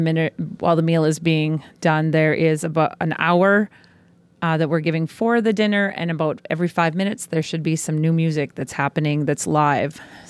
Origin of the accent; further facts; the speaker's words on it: Crookston, Minnesota, United States; I'm from Crookston